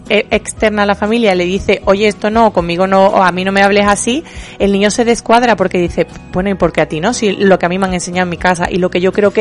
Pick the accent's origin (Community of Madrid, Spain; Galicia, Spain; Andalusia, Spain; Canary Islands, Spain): Andalusia, Spain; pues, obviamente somos más andaluces. Y claro, cuando te estás forzando, de vez en cuando te sale lo natural.